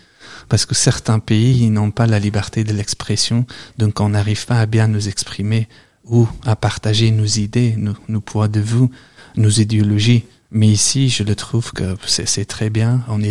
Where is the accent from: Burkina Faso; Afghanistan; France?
Afghanistan; now in Belgium; Quand j'ai quitté l'Afghanistan, j'allais une envie d'aller plus loin possible, parce que j'avais peur.